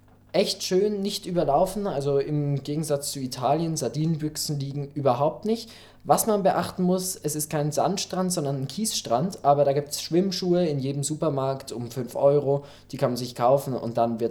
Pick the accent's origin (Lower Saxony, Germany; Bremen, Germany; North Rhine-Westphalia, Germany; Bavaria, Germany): Bavaria, Germany; Vaterstetten; Ja, wir sind aus Vaterstädten und gibt es denn da irgendwas, was auf die Partnerschaft hinweist?